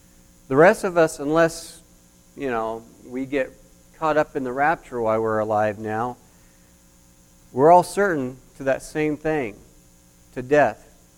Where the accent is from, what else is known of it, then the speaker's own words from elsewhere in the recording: Oklahoma, United States; Now, growing up in Oklahoma, we had a lot of different sayings that we used to say in here.